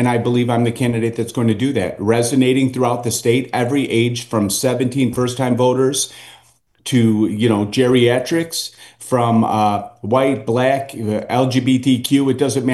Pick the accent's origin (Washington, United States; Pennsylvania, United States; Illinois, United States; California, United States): Illinois, United States; Cicero; born or raised there